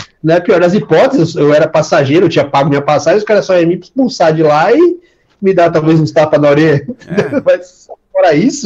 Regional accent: São Paulo, Brazil; Eu sou do Grajaú

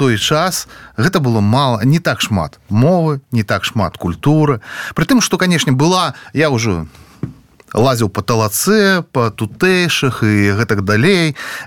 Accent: Minsk, Belarus; пра Менск, пра мой родны горад. Я з Менску.

